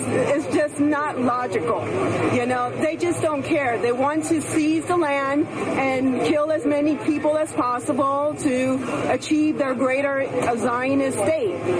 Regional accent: New York City, New York, United States; I'm from the Bronx. Even though he said we're outside agitators, no, we're all from the Bronx.

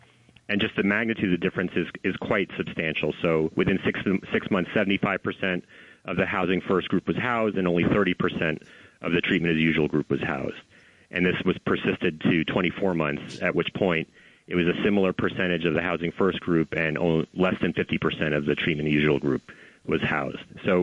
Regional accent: New York City, New York, United States; I mean, I'm a New Yorker. I ride the subway every day. I've ridden the subway, you know, since I was a child.

